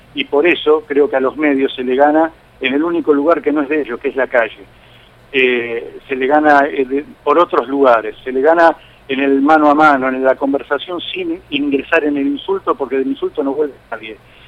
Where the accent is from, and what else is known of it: Argentina